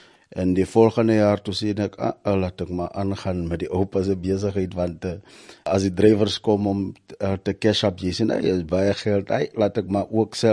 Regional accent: Kirkwood, Eastern Cape, South Africa; Ek het groei geraak op Kirkwood in 'n lokasie wat se sê Moses Mabhida. Ek het by my ouma en opa groei geraak

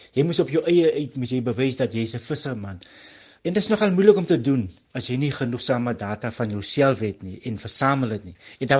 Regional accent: Lamberts Bay, Western Cape, South Africa; Ek is in 1970 gebore in Lammersbay, het hier groot geword, het die skool gegaan in Lammersbay. Ons was maar 'n visser familie, gesin. Redelijk arm groot geword

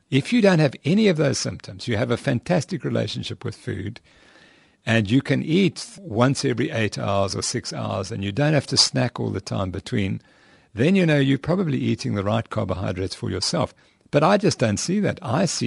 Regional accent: England, United Kingdom; at least where I come from, because I'm from England

